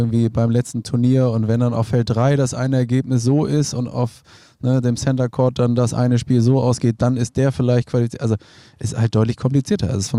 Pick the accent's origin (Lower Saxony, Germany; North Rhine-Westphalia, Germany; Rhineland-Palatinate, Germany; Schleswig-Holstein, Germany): Schleswig-Holstein, Germany; Kiel; born there; Gebürtiger Kieler